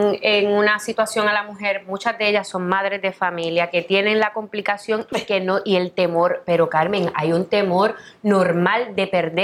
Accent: Arecibo, Puerto Rico; yo vengo de Arecibo, de un hogar de clase media, de una maestra que era maestra del sistema público, un director de escuela. Yo soy la chiquita

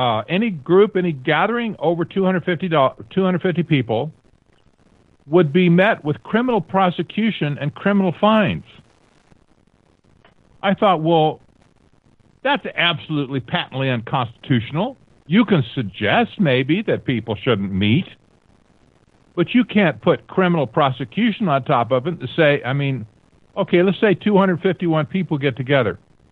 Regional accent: Colusa, California, United States; I grew up around the Brown family in general, and that was up in Calusa, California, where they had a house on the other end of the block from where my grandmother's house was.

